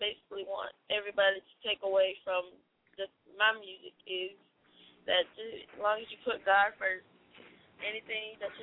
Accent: Atlanta, United States; Born and raised in Atlanta, North Carolina, my entire life.

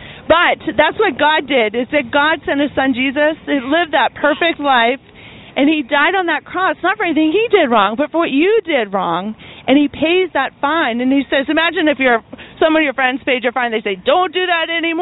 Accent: Pittsburgh, Pennsylvania, United States; You know what, I am from Pittsburgh, so the Steelers, they do steal, so, all right.

